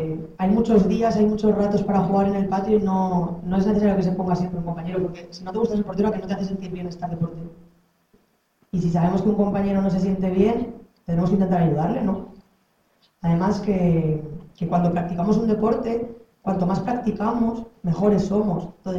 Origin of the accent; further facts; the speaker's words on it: Teruel, Aragon, Spain; allí en Teruel, que es mi ciudad natal, y estuve jugando desde los 3 años hasta los 19 sin parar.